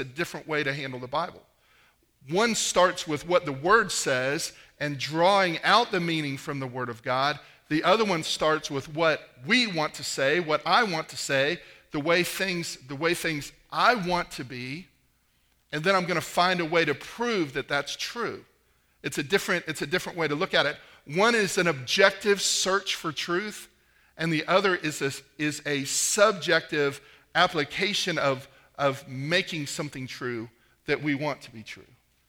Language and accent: English; Florida, United States; And I grew up in Florida, and I was out at seminary.